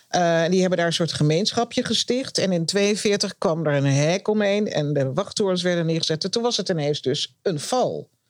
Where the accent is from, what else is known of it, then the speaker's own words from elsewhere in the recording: Groningen, Netherlands; Ik ben opgegroeid in Groningen.